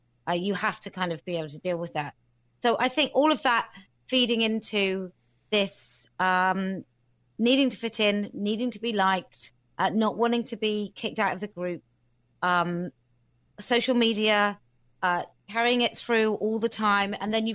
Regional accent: United Kingdom; I'm quite cutting. I'm British. My humour is, the crueler it is, as long as it's funny, you can say whatever you like.

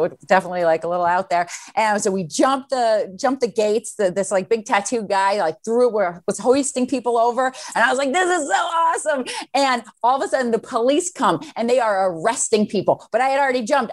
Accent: Boston, Massachusetts, United States; I grew up in Boston.

